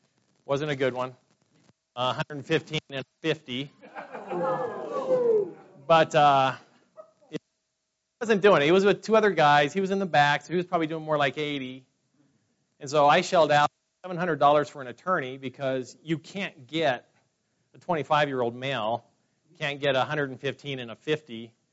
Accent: Fresno, California, United States; now in Utah, United States; I'm from Fresno, California. And usually I get the, you know, boo, California. I grew up in California. I've been in Utah about 25 years.

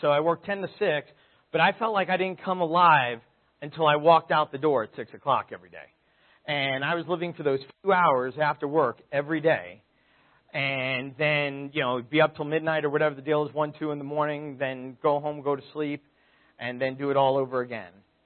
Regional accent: Brooklyn, New York, United States; So, I grew up in Brooklyn. Anyone else a transplant to the West? All right, a few of you. Fantastic. I grew up in Brooklyn and ended up working on Wall Street for a few years

